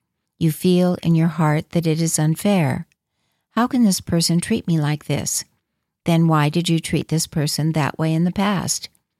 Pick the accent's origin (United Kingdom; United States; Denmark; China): China; Inner Mongolia; I am from Inner Mongolia and speak the Mongolian language. When I met Mongolian people, I talked to them in Mongolian